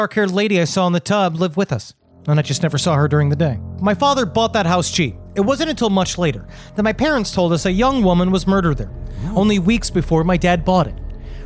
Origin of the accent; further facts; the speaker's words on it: Texas, United States; I grew up in Texas as well, and I didn't actually realize how crazy my childhood was until I was quite a bit older